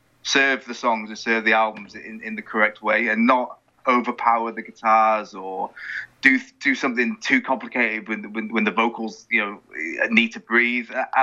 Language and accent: English; Wales, United Kingdom; I'm from Wales originally, from a little town in the middle of Wales, and I was playing in bands around that area for a few years